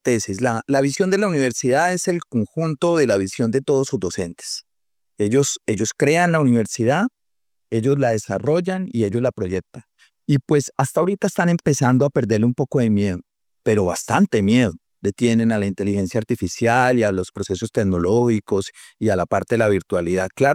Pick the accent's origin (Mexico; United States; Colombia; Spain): Colombia; Villavicencio, Meta; soy nacido en Villavicencio, aquí tengo mi familia, mi madre, pues de clase media-baja, soy hijo de una mujer cabeza de hogar, con muchos recursos.